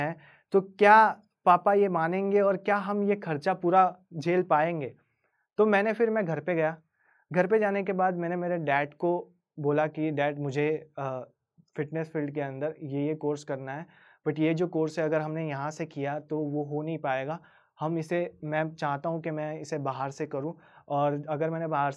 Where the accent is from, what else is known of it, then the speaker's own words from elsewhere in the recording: Bhaler, Maharashtra, India; मेरे डैड ने डिसाइड किया कि वो शिफ्ट होंगे नंदुरबार को। महाराष्ट्र में एक छोटा सा सिटी है, वहीं से 11 किलोमीटर्स पे मेरा गाँव है, मैं भालेर गाँव से हूँ। तो वहीं पर मेरा विलेज था